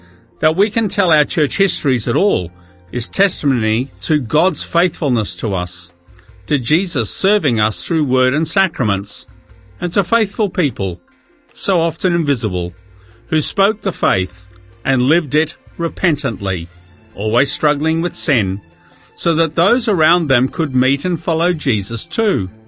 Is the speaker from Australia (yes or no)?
yes; Australia; now in United Kingdom; Once we had moved past my being Australian